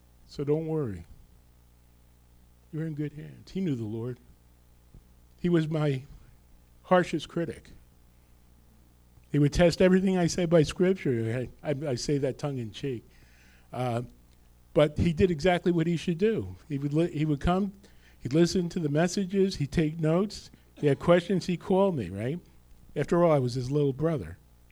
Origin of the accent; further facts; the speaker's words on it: Rutherford, New Jersey, United States; if you know anything about North Jersey, I grew up in Rutherford